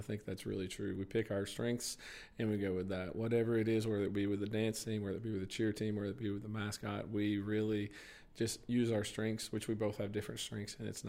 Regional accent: Columbia, Tennessee, United States; I am from Columbia, Tennessee.

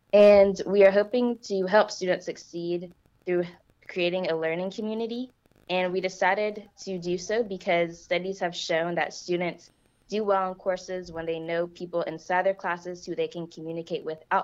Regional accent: Cookeville, Tennessee, United States; I am from Cookeville, and I came to Tennessee Tech because I love the community, and of course, I'm from Cookeville, and so I heard a lot about it growing up.

